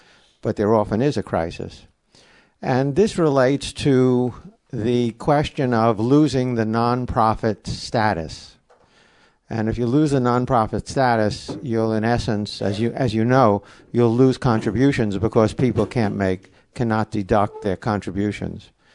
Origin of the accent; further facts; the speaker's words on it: Marin County, California, United States; I'm from Marin County and been a subscriber for 45, 50 years, something like that.